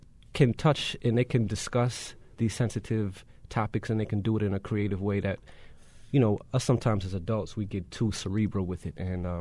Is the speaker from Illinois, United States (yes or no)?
yes; Chicago, Illinois, United States; No, this is Chicago. I'm from Chicago.